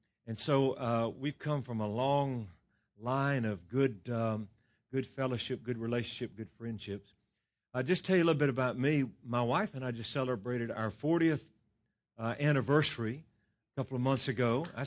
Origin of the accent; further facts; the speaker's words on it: Louisiana, United States; moved away as an adult; I'm originally from Louisiana.